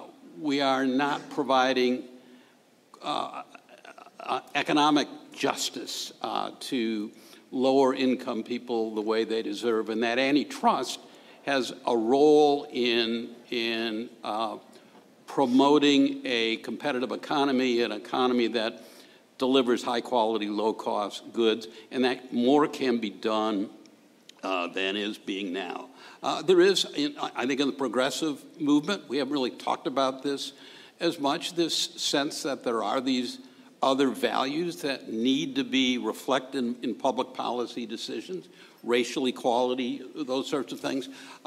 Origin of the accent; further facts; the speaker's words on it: Wisconsin, United States; my home state of Wisconsin